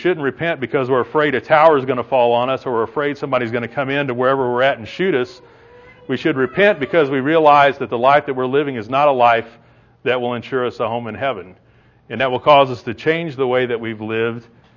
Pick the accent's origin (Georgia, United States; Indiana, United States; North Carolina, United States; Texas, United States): Indiana, United States; of course I grew up in Indiana, so I'm a Yankee, I guess.